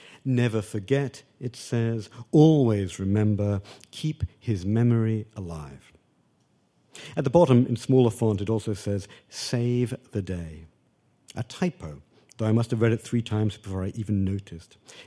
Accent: United Kingdom; when I was growing up in Britain in my teens

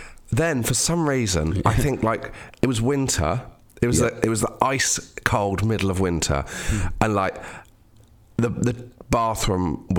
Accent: South West England, United Kingdom; So, because we grew up in Devon. I grew up in Devon, right?

